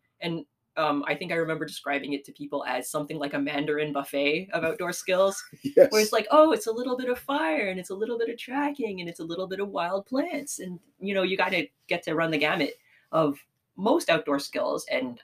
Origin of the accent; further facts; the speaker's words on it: Coldwater, Ontario, Canada; I'm Asian, and I grew up in Coldwater, Ontario, which is a town with one stoplight. And being the only, well, the only Asian family plus one in that town was a big informer of my life.